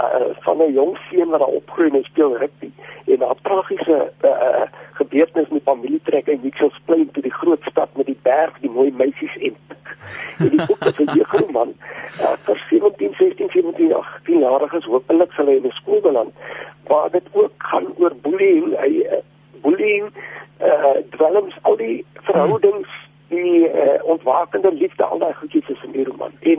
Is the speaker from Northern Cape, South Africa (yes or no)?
no; George, Western Cape, South Africa; ek is van George